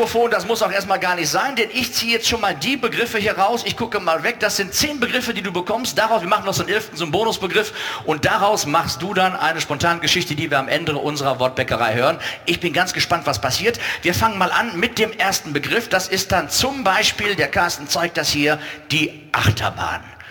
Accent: Bielefeld, North Rhine-Westphalia, Germany; wir als Bielefelder

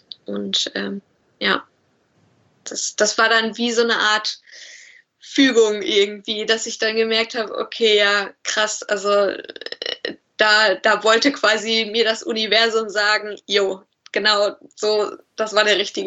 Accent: Bielefeld, North Rhine-Westphalia, Germany; ich komme aus Bielefeld, also meine Heimat ist Bielefeld

